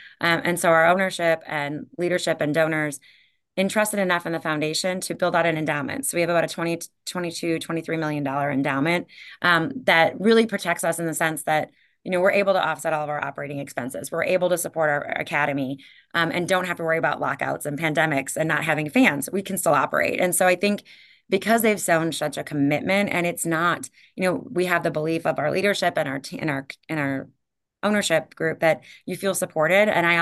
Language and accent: English; Wisconsin, United States; I'm that Irish Catholic girl from Wisconsin that speaks fluent Spanish and had studied a lot about multicultural marketing.